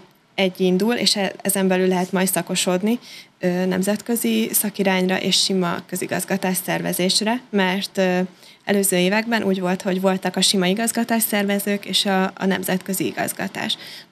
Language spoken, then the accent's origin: Hungarian; Szeged, Csongrád-Csanád, Hungary; now in Budapest, Hungary; Ugye, hogy Szegedről felkerültem Pestre, volt bennem egy kis félelem, hogy vajon hogy fogok tudni eligazodni a nagyvárosban